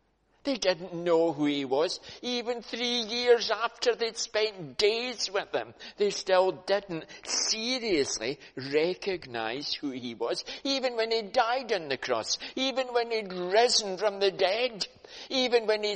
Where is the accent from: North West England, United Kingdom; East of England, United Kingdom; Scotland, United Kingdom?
Scotland, United Kingdom; But most of us are not Jewish by race. But we're Scottish, most of us, I expect, here in church today.